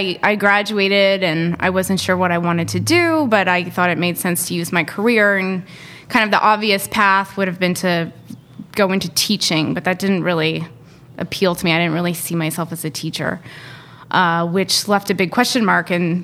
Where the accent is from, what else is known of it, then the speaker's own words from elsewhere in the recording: Moss Beach, California, United States; now in Portland, United States; I grew up in Moss Beach, which is a small, as the name implies, beach town just south of San Francisco. Very, very small.